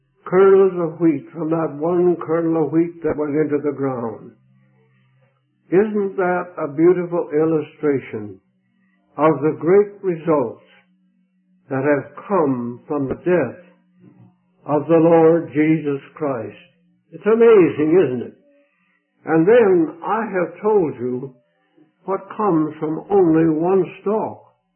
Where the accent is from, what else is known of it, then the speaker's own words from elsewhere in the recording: Iowa, United States; I was raised in Iowa, farmer boy, and I knew nothing about wheat, for we didn't raise any wheat up there.